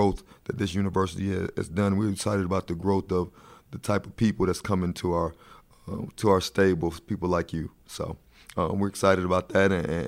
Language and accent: English; Miami, Florida, United States; Now, I'm from Miami, so I don't like the cold like that, man.